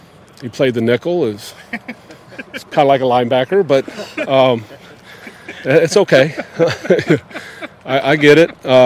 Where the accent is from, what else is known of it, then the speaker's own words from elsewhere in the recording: United States; But I also love the fact that I'm an American